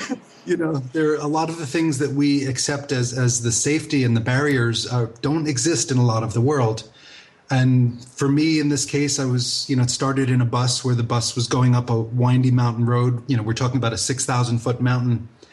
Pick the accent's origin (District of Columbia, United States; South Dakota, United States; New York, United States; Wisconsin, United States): New York, United States; I grew up in New York and spent, I guess, about 8 years in the New York magazine publishing world.